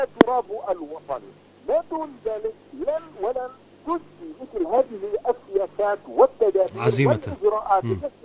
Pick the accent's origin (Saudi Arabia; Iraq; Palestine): Palestine; وهناك قيم فلسطينية إنسانية حضارية نحن نعتز بها كفلسطينيين